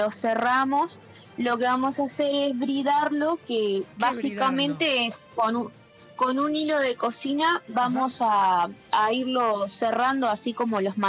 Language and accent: Spanish; Uruguay; como bien uruguayos que somos